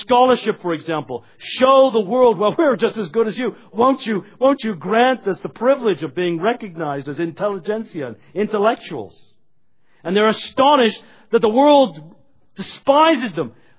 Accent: Canada; I'm speaking here to some degree as a Canadian evangelical in my comment here.

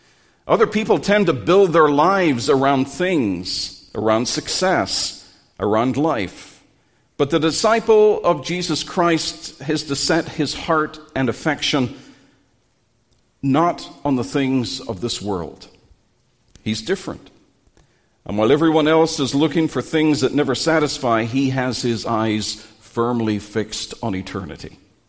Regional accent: Northern Ireland, United Kingdom; I remember growing up in Northern Ireland, and I had Christian parents

